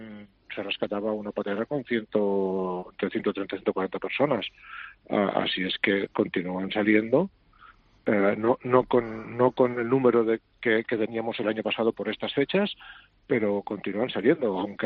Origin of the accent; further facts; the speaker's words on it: Spain; como ciudadanos españoles, como organización española que está salvando vidas en el Mediterráneo